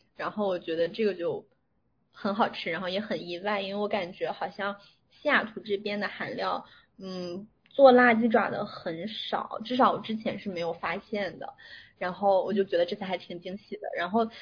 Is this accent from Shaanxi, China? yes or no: no; Shandong, China; 我是山东人。